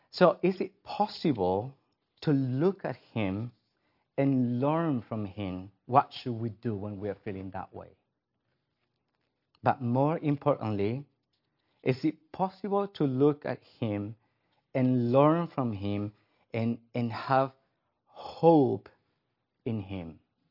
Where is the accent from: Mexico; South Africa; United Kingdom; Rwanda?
Mexico; English is a second language; moved away as an adult; now in United States; I'm originally from Mexico. I came to the States about 12 years ago to first do college and then to go to Westminster.